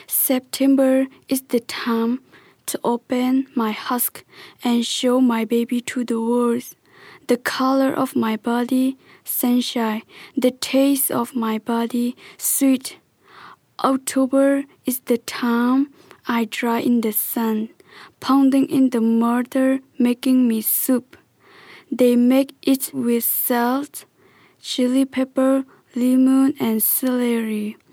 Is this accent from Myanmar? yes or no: yes; Myanmar; I'm from Burma.